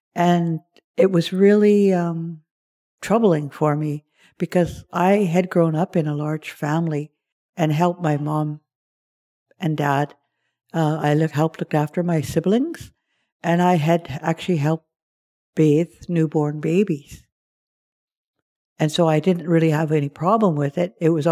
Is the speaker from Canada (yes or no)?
yes; British Columbia, Canada; I come from Sayout First Nation, part of the Wasanich Nation. And I'm a … grown up as one of 16 children in that family in Sayout.